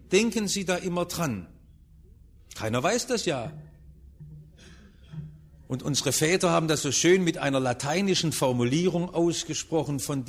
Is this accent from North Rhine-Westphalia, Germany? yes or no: no; Stuttgart, Baden-Württemberg, Germany; ich bin ja im Stuttgarter Westen aufgewachsen